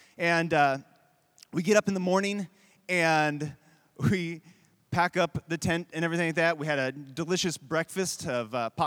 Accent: Indiana, United States; He was wearing a Notre Dame hat, and we're from Indiana

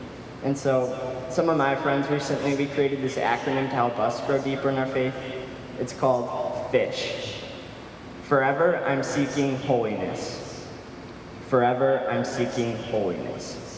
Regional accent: Algonquin, Illinois, United States; so hey guys … I'm from Algonquin, Illinois.

